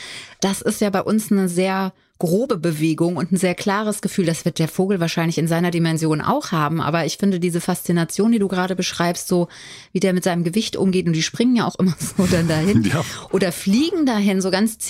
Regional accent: Limburg, Hesse, Germany; Ich bin ja in Limburg aufgewachsen und das ist ja fast Dorf gefühlt jetzt, also zu Berlin sowieso.

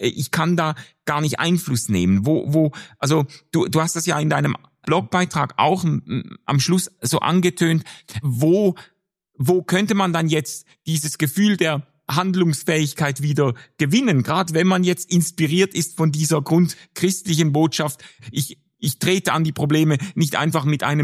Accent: Switzerland; und jetzt als Schweizer ist ja auch immer so

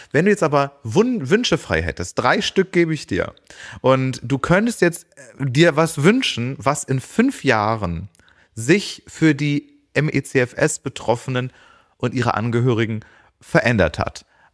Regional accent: Thuringia, Germany; Ich komme aus Thüringen.

